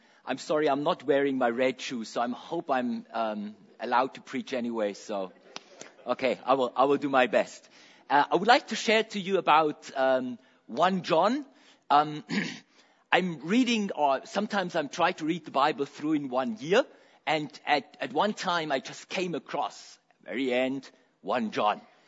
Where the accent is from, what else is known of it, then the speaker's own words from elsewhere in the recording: Germany; English is a second language; also born or lived in Agogo, Ghana; I'm from Germany, Deutschland, Germany. I am born in Agogo. My parents were missionaries. That is a little village, a little hospital in Ghana, West Africa.